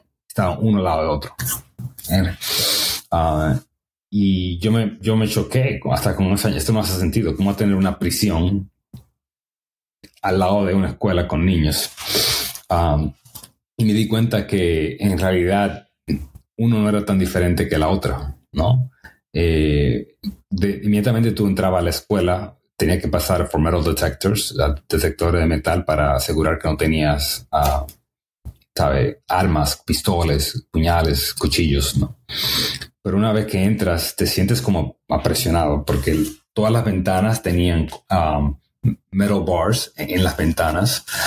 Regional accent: Santo Domingo, Dominican Republic; born there; Pues yo nací en los Trinitarios, en Santo Domingo.

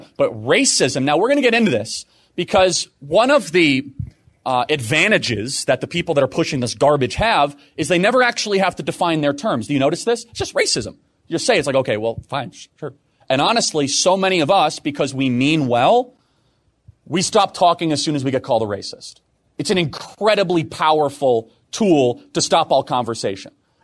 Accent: United States; Now, I remember growing up in America and saying segregation was evil.

